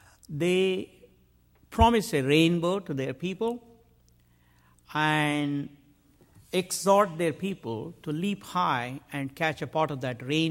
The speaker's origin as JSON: {"language": "English", "town": "Mysore", "region": "Karnataka", "country": "India", "tie": "born or raised there", "second_language": "English", "said": "And while I was hitchhiking from Paris to my hometown, Mysore, I took about 11 months."}